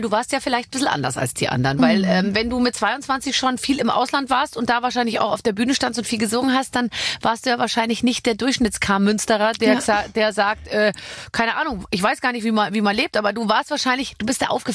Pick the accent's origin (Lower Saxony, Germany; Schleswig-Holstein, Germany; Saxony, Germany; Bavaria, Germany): Bavaria, Germany; wir sind beide aus Bayern.